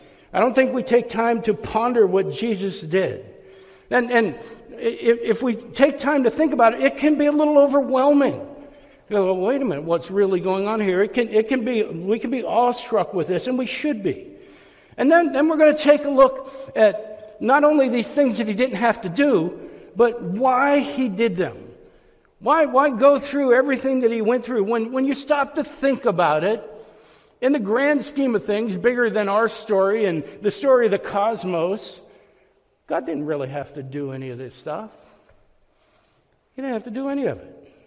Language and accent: English; Youngstown, Ohio, United States; moved away as an adult; I just want to share with you that I grew up in Youngstown, Ohio. I left when I was 19 years old. I met Kelly down in Orlando. We got married, came up here.